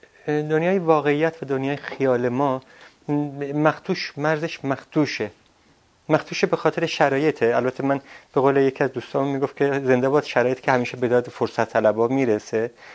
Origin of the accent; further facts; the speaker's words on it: Ardabil, Ardabil Province, Iran; من هر جایی میرم میگن شما از خارج اومدین؟ میگم نه، من از اردبیل اومدم. اگه اردبیل خارج، از خارج اردبیل اومدم.